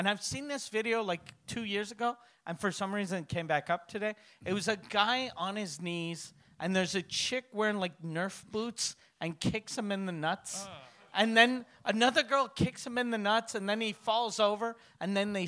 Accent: Montreal, Quebec, Canada; I'm from Montreal.

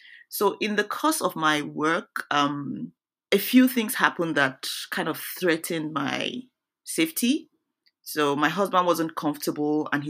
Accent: Nigeria; now in United States; I run a not-for-profit back home in Nigeria. And I'm from Nigeria.

